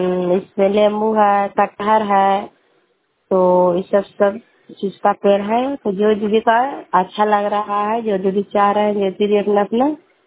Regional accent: Kalyanpur, Bihar, India; घर कल्याणपुर वाली बेलसी पंचायत प्रखंड चंडी जिला नालंदा का निवासी हूँ।

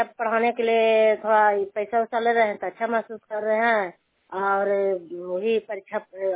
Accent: Oli Vihar, India; हम ओली विहार के रहने वाले हैं।

